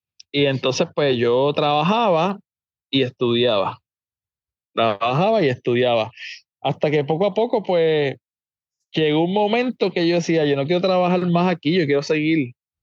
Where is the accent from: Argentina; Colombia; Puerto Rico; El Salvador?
Puerto Rico; Barranquitas; me fui para la Interamericana de Barranquita, porque yo soy allá de Barranquita, a estudiar programación de computadoras.